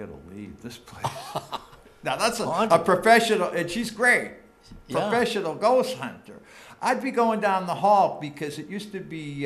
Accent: Ireland; people think I am crazy, which I am because I'm Irish.

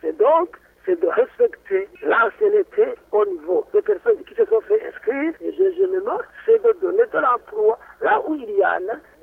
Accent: Burundi; parce que nous sommes des Burundais

